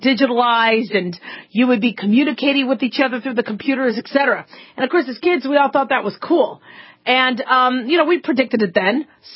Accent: Arizona, United States; You know, when I grew up in Arizona, there was a there's a town out there called Ahwatukee.

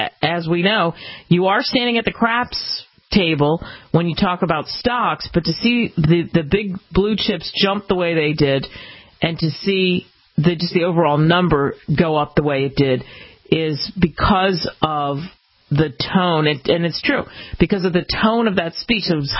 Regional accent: United States; As an American, you wouldn't want to make that trip to Venezuela.

